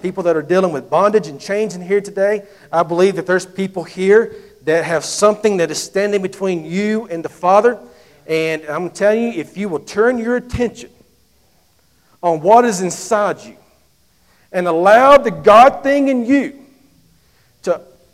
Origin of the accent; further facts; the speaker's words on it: Pelham, Alabama, United States; he's from my hometown of Pelham